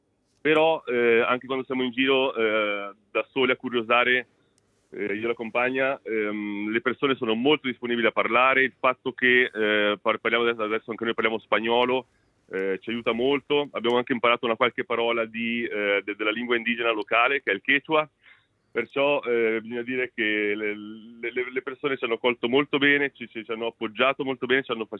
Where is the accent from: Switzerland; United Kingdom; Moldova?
Switzerland; Agno, Ticino; now in Cochabamba, Bolivia; la mia compagna ed io siamo cresciuti in Ticino, lei è cresciuta a Pregassona, mentre io ad Agno.